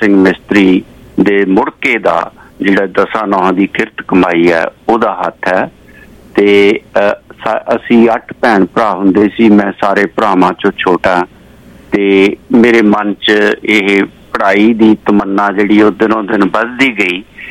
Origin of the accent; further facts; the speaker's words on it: Chak Bhai Ka, Punjab, India; ਮੇਰਾ ਜਨਮ ਜਦੋਂ ਹੋਇਆ ਮੇਰਾ ਪਿੰਡ ਛੋਟਾ ਜਿਹਾ ਚੱਕ ਭਾਈ ਕਾ, ਤਹਿਸੀਲ ਬਰਨਾਲਾ, ਜ਼ਿਲ੍ਹਾ ਸੰਗਰੂਰ ਸੀ